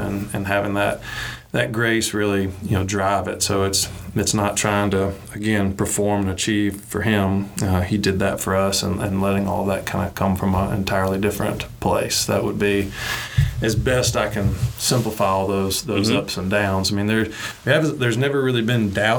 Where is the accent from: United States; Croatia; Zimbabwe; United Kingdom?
United States; the South; You know, growing up in the South, particularly a small town, you know, you were taught don't air your dirty laundry and keep things close.